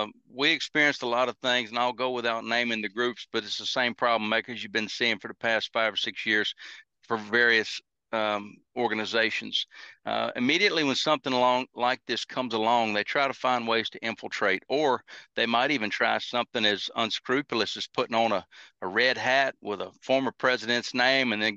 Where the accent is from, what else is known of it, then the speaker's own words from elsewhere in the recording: United States; it makes me mad as an American.